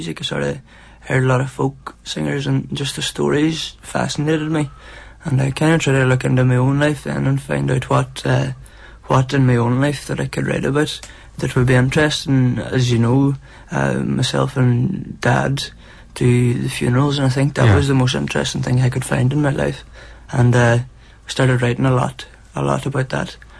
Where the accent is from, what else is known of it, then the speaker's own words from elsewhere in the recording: Letterkenny, County Donegal, Ireland; We're four foresters from Letterkenny, County Donegal.